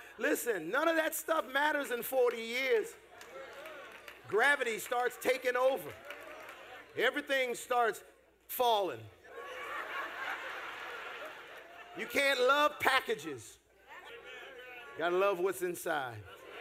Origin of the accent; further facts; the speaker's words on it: Pennsylvania, United States; You know, I'm from Pennsylvania